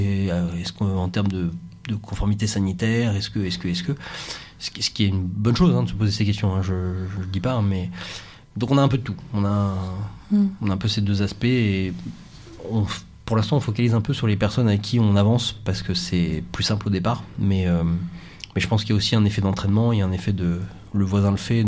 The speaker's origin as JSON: {"language": "French", "region": "Normandy", "country": "France", "said": "Alors, je suis normand, donc je vais faire une réponse de normand."}